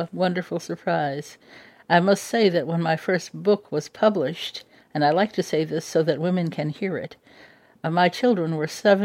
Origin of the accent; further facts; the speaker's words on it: United States; I'm an American poet.